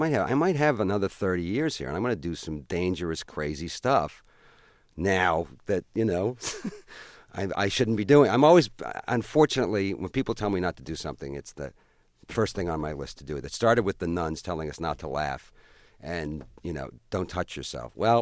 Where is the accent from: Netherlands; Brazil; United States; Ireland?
Ireland; But then again, I'm Irish, so you never know.